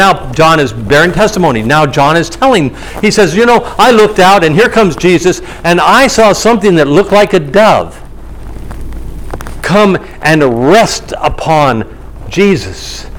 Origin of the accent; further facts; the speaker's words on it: Hawaii, United States; My wife and I, we go to Hawaii. We were raised in Hawaii. We were raised in the Catholic Church.